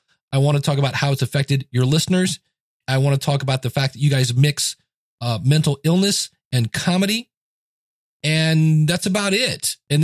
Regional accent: Akron, Ohio, United States; born there; Well, I was born in Akron, Ohio. Who cares? I was a paper boy growing up.

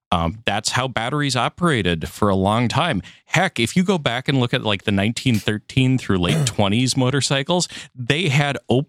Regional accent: Minnesota, United States; Growing up in Minnesota, I do know a couple people who ruined their batteries by leaving them out in the shed

